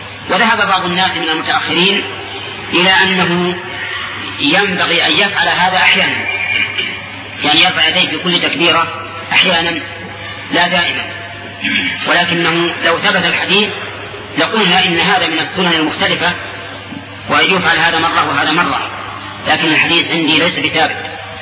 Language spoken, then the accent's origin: Arabic; Saudi Arabia; كما يوجد عندنا في السعودية